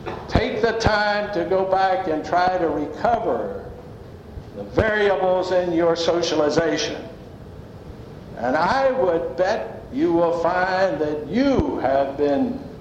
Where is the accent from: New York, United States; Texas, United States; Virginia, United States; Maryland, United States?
Maryland, United States; Denton; And I grew up in Denton, Maryland in the late 20s and 30s.